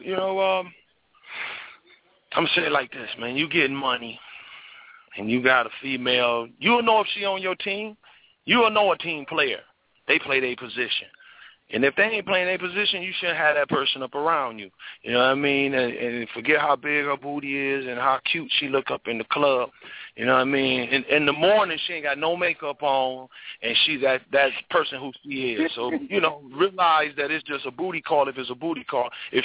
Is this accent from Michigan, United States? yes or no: yes; Michigan, United States; You know, the Lions, you know, I'm from Michigan, man.